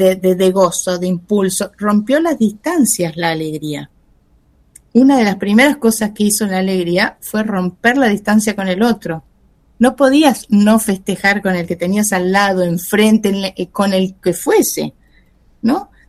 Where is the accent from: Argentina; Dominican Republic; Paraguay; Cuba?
Argentina; Díganme cómo estábamos los argentinos a las 5 de la tarde